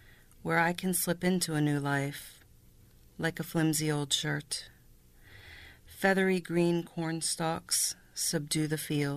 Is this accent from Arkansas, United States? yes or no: no; Salisbury, Maryland, United States; moving back to the Eastern Shore, and for me, moving back home, because I'm from Salisbury